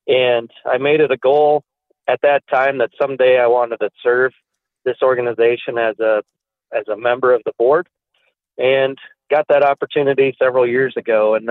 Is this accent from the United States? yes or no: yes; Manson, Iowa, United States; So home for me is a small town in Calhoun County called Manson, and I'm a fifth generation farmer there.